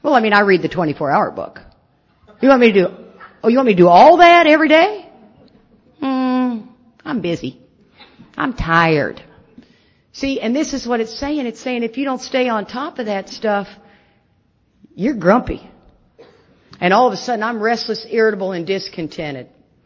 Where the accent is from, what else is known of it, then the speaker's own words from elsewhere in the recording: Texas, United States; And I shoot guns because I am from Texas.